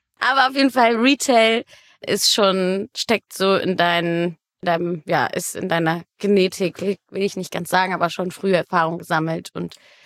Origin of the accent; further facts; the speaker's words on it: Münster, North Rhine-Westphalia, Germany; ich komme aus Münster. Nicht direkt zwischen Münster und Osnabrück, aber genau.